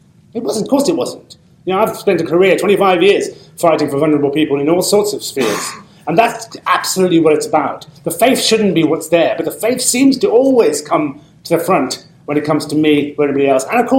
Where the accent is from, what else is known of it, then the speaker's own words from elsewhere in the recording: Birmingham, West Midlands, United Kingdom; I was born in Birmingham, ladies and gentlemen, 17,000 letters and emails calling for me to be sacked and deported. Now, I come from Birmingham, I don't want to go back there.